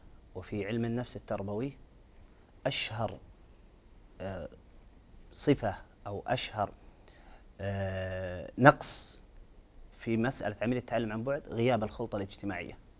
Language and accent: Arabic; Saudi Arabia